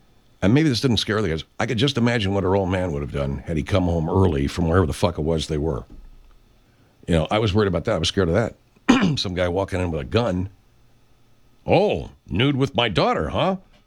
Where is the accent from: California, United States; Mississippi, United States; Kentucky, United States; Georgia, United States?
California, United States; Arcadia; here in California, where I grew up in Arcadia, which is near the San Gabriel Mountains, the foothills